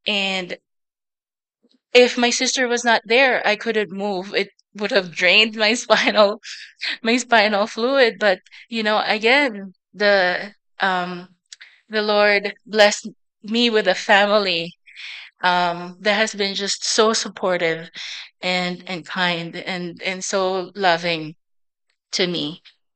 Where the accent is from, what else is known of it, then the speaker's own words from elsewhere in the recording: Philippines; I'm Filipino